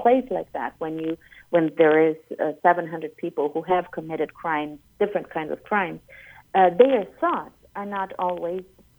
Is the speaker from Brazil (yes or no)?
yes; Brazil; now in Boston, United States; So I was in Brazil first. You know, I lived in I had been to the United States several times, but I moved from Brazil